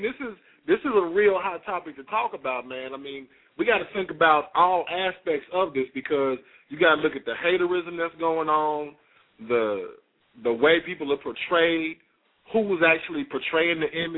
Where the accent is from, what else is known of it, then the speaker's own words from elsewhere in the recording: Kansas City, Missouri, United States; We've heard from Kansas City, my hometown, with E-Dub